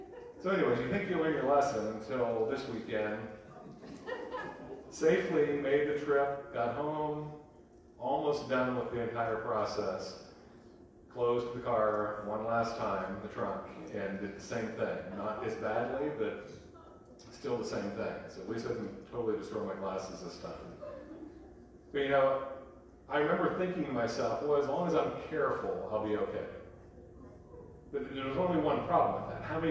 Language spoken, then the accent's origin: English; Shawville, Pennsylvania, United States; the 10-minute trip from Clearfield, where I grew up in Shawville, outside of Clearfield, because it was down a hill, windy.